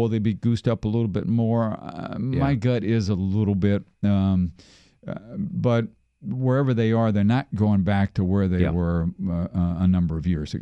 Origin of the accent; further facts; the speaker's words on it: Maryland, United States; I'm born and raised in Maryland.